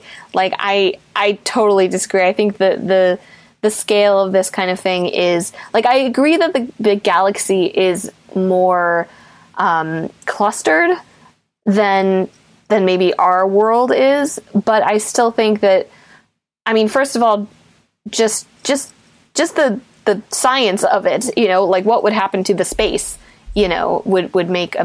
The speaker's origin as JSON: {"language": "English", "region": "New York", "country": "United States", "said": "as a New Yorker"}